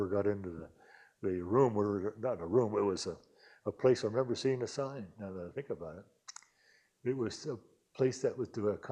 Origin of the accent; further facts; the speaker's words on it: Easton, United States; And I lived, my hometown, Easton